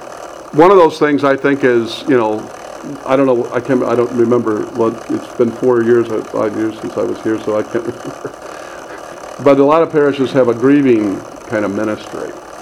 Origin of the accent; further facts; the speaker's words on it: Detroit, Michigan, United States; I come from Detroit. These things just come naturally.